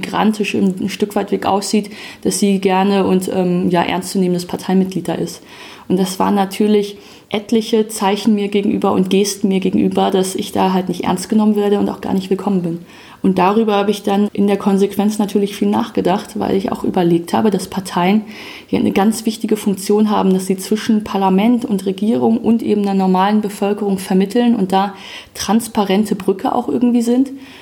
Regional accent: Wuppertal, North Rhine-Westphalia, Germany; ich bin 28 Jahre alt, komme gebürtig aus Wuppertal

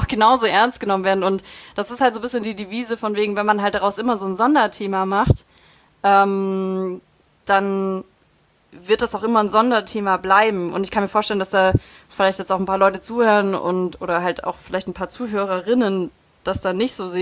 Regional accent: Ulm, Baden-Württemberg, Germany; ich komme aus Ulm, ich habe das und das studiert

